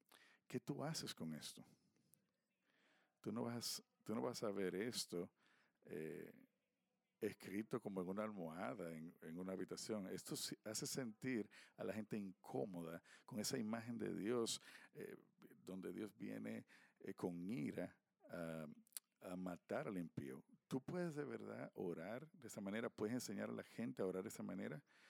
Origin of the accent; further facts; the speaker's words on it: South Dakota, United States; Spanish is a second language; Yo soy del sur de Dakota